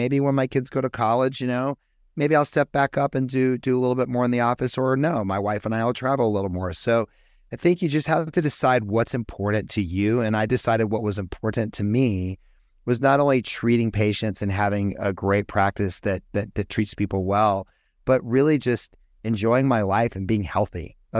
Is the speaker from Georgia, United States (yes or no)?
yes; Georgia, United States; now in Scottsdale, United States; I grew up in Georgia, so I'm a Southerner. I ended up out here in Arizona after my plastic surgery training.